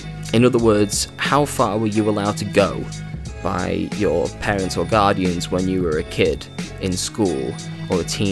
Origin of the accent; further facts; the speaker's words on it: Stockport, North West England, United Kingdom; From the streets of Stockport, my hometown, to the streets of South Central Los Angeles, and back to Brooklyn and back